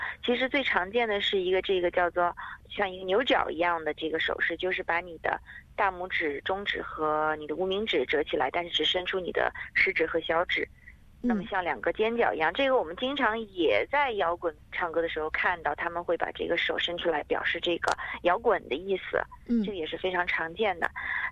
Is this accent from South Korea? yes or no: no; China